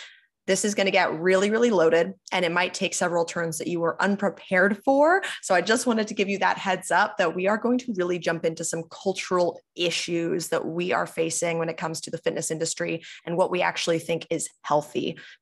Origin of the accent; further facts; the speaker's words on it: Canada; because I can only speak to that as my experience as a Canadian?